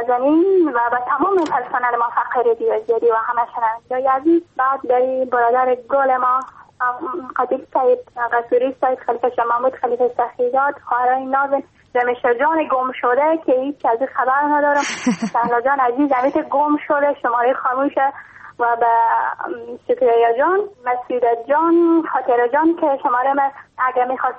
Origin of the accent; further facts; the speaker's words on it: Iran; از ایران هستم.